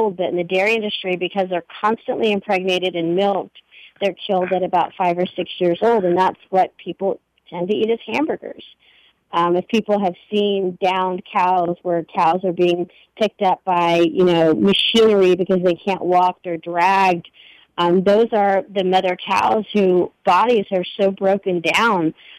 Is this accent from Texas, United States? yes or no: yes; Texas, United States; and I grew up in Texas in the 80s.